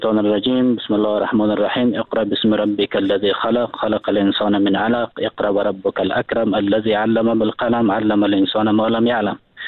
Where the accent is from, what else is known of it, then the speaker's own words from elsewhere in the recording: Afghanistan; به عنوان یک افغان، با عنوان یک جوان در وطن ما زندگی میکنیم،